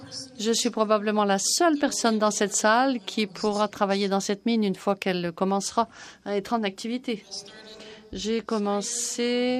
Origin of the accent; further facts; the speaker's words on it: Chisasibi, Quebec, Canada; Je suis membre de la communauté. Comme je l'ai déjà dit, j'étais de Chisasibi au départ. Je suis une descendante des effets des projets de l'Hydro-Québec.